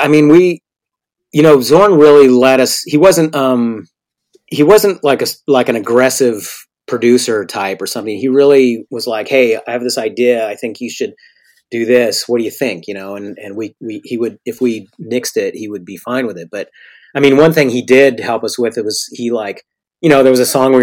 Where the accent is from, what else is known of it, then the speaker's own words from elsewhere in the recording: Eureka, United States; Well, I think a lot of that just comes from growing up in Eureka, you know.